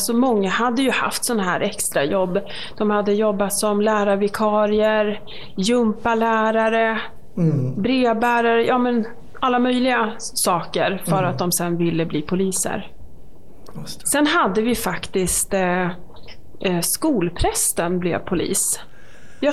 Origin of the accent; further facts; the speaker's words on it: Malmköping, Södermanland, Sweden; Jag är uppvuxen i Malmköping. Så det är ju Sörmland.